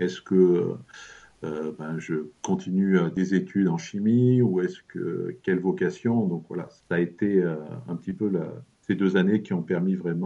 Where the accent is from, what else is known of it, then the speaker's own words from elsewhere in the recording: Auvergne-Rhône-Alpes, France; moi je suis un Auvergnat pur et dur, de génération en génération.